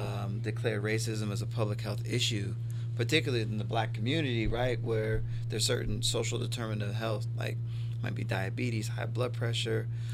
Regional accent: Marion, Ohio, United States; so I was raised here in Marion, Ohio.

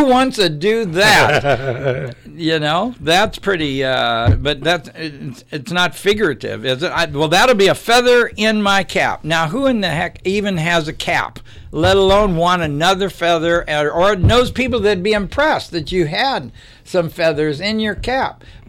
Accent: Tampa, Florida, United States; I'm from Florida. I'm from Tampa, Florida, and there was not a tradition that your gardener was a Cuban.

